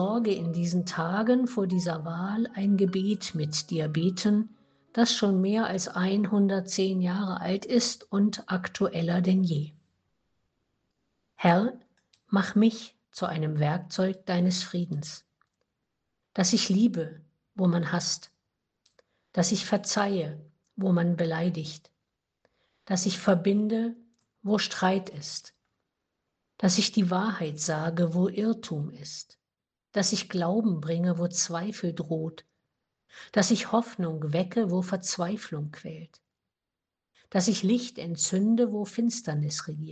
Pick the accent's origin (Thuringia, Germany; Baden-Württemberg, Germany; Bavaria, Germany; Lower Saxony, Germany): Thuringia, Germany; Ich bin ja aus Thüringen